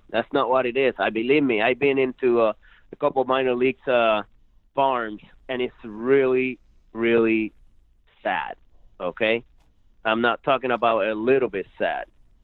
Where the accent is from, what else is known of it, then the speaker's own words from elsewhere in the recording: Puerto Rico; I say Puerto Rico because that's where I'm from.